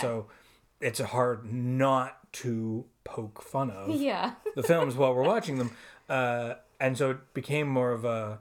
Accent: Canada; We're Canadian, so everything

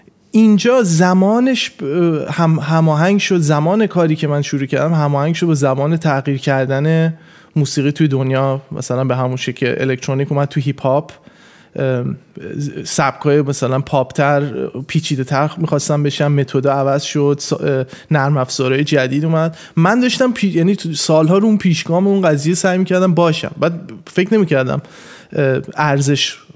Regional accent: Iran; من یه شانسی آوردم تو خانواده که مثلا تو ایران بزرگ شدیم

